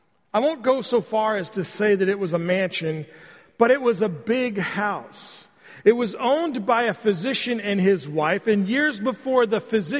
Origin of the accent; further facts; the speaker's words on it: United States; born there; For example, I was born in the United States. That's a privilege.